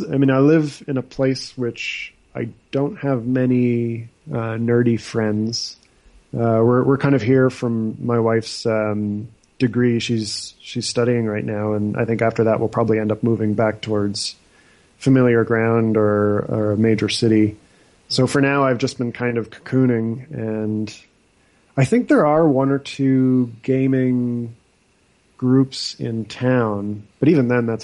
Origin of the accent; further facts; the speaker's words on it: United States; which I don't think will be an issue because I'm an American.